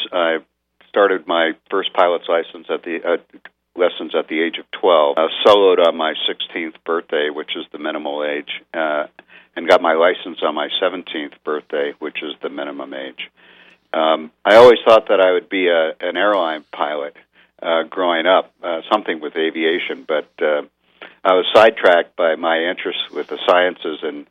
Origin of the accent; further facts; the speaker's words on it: New Jersey, United States; Yeah, interesting, because I was born and raised in New Jersey, of all places, and they have a driving age of 17.